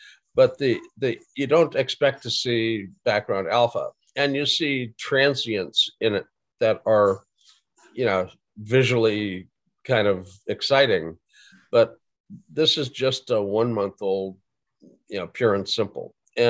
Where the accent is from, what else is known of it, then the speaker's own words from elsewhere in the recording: Fargo, North Dakota, United States; So, getting snowed in is something I grew up with. I grew up in Fargo.